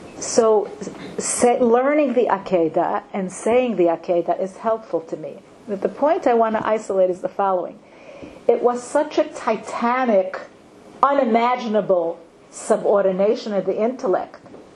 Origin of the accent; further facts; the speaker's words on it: Far Rockaway, New York, United States; I grew up in Far Rockaway from age 12. My father's itself began our yeshiva, Shar Yashuv, when I was 12. It was full of nursing homes.